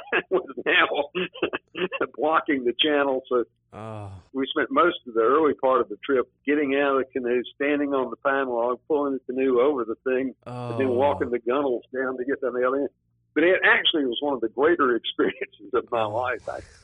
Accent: Georgia, United States; born there; I was born on the Air Force Base in Georgia, Robbins Field.

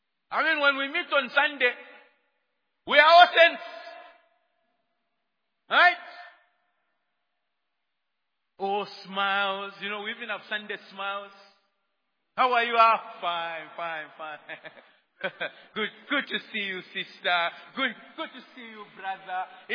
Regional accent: Kitwe, Copperbelt, Zambia; Bwana, I'm from Kitwe. I was actually supposed to go back today.

